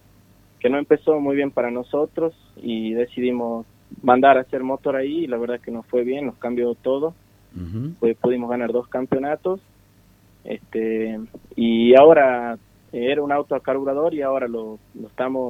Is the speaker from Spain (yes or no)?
no; Belén, Catamarca, Argentina; como dijiste. Soy de Belén, Catamarca. Tengo 22 años